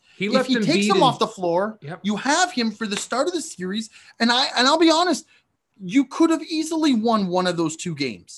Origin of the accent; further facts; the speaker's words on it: Canada; as a Canadian, I love hockey